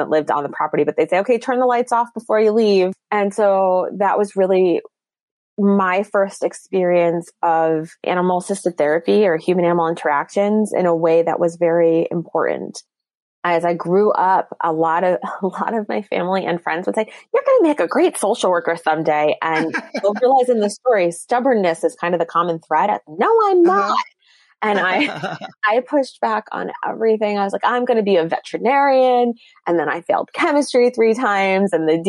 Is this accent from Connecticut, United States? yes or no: yes; Connecticut, United States; I was the kid that grew up at the stable. Very fortunate that I had that experience. I grew up actually in Connecticut.